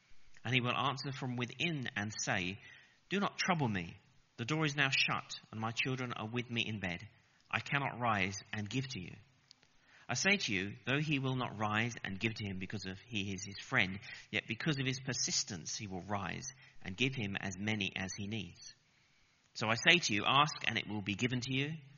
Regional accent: England, United Kingdom; but being English, British, you think, oh, no, I mustn't say anything.

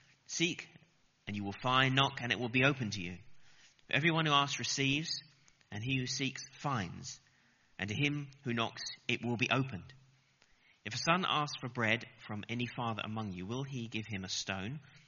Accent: England, United Kingdom; but being English, British, you think, oh, no, I mustn't say anything.

